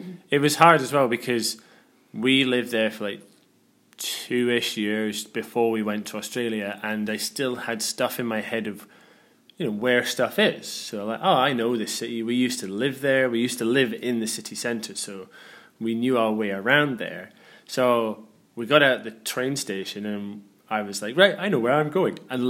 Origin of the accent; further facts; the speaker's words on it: Northeast, United States; Even me growing up in the Northeast, we had bits of that with like these very small valleys, but all next to each other.